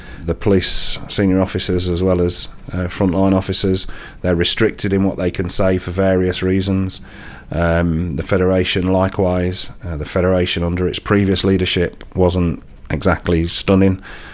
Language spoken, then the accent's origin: English; North West England, United Kingdom; now in London, United Kingdom; I was born and bred in Cheshire, on a farm in Cheshire. Came down to London to university.